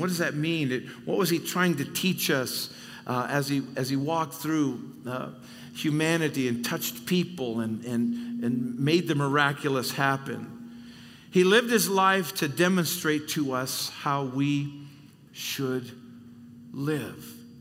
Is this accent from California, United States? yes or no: yes; California, United States; it comes out very naturally, probably because I'm from Southern California.